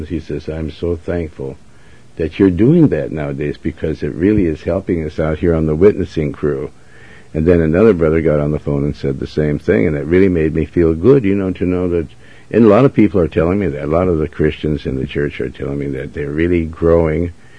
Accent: Montana, United States; And, see, I come from Montana, and we know about these sort of things on the Western Channel, right?

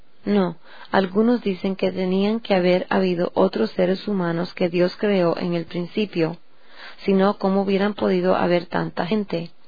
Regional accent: Windom, Montana, United States; Hay algunos pueblos como el pueblo de Montana, de donde vengo yo. Yo vengo de Windom, Montana. No tenía ni 100 personas ese pueblo. Deberían haber unas 30 o 40 personas en todo el pueblo.

